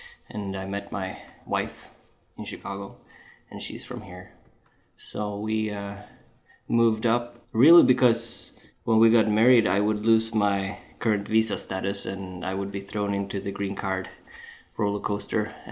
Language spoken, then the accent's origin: English; Sweden; moved away as an adult; now in Unalakleet, United States; I am from Sweden, Scandinavia, and I lived there until I was 25.